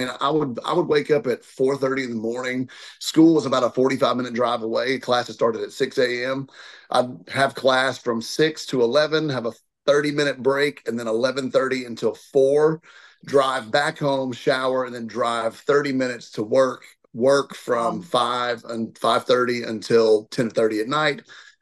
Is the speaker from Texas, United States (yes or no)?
no; Murfreesboro, Tennessee, United States; also born or lived in Virginia; So I was born in Virginia. Moved to Tennessee when I was like 6 weeks old, lived in my grandparents. They had an extra house, grew up in the country till I was about four. Then we moved to Murfreesboro, my mom